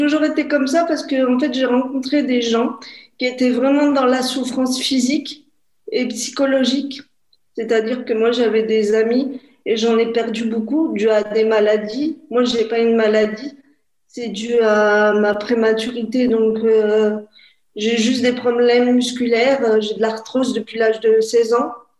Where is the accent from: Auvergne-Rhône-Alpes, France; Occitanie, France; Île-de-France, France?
Auvergne-Rhône-Alpes, France; Lyon; now in Grenoble, France; j'ai 35 ans. Je viens de Lyon, mais j'habite à Grenoble, parce que j'ai fait mes études à Grenoble. Et je suis restée à Grenoble. Et j'ai grandi sur Lyon. Et j'ai fait toute ma scolarité sur Lyon.